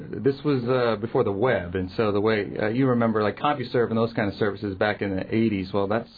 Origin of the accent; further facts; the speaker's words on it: Phoenix, Arizona, United States; And I'm from Phoenix.